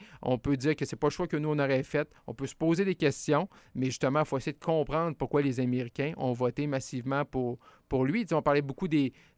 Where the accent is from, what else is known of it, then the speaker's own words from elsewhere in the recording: Quebec, Canada; dans mon coin de pays, au Saguenay-Lac-Saint-Jean